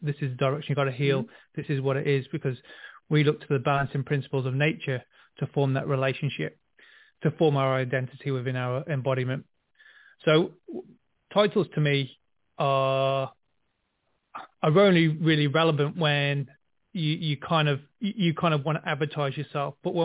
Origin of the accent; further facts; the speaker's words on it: England, United Kingdom; moved away as an adult; also born or lived in Melbourne, Australia; now in New Zealand; I grew up in England, like you said, and then I moved to Melbourne, Australia. So I did the country life in England. I did the city life in Australia, and now I'm back to the country life in New Zealand.